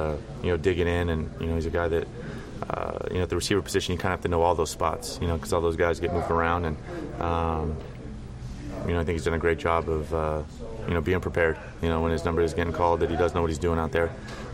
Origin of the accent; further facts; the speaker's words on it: San Diego, California, United States; You know, I grew up in San Diego, so very familiar with the AFC West